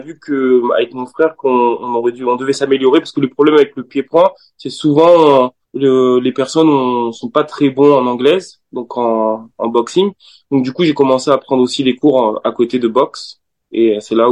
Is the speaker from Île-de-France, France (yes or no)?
no; Limoges, Nouvelle-Aquitaine, France; also born or lived in Paris region; c'est vrai que j'étais en région parisienne, mais de base, en fait, moi, je viens de Limoges